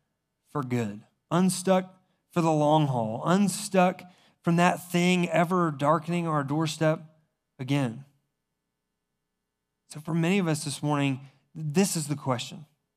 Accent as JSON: {"language": "English", "region": "South Carolina", "country": "United States", "tie": "born or raised there", "said": "And I was raised in South Carolina, and so I used an old South Carolina trick and to fix this light switch."}